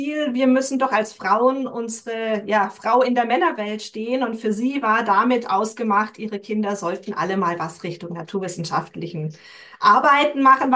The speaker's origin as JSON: {"language": "German", "town": "Bamberg", "region": "Bavaria", "country": "Germany", "tie": "born or raised there", "said": "Also ich wohne südlich von München, bin aber in Oberfranken in Bamberg aufgewachsen"}